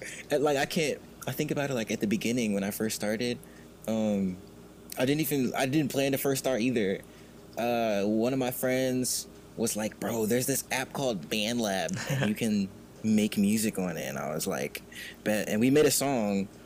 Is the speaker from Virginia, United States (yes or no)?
yes; Virginia, United States; And then I'm from Virginia, which is VA.